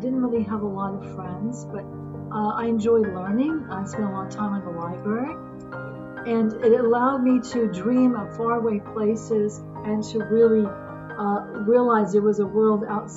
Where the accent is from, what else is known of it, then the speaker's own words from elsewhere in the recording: Houston, Texas, United States; I grew up in Houston, Texas.